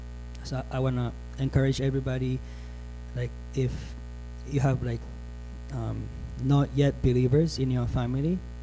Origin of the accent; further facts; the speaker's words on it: Japan; I'm originally from Japan.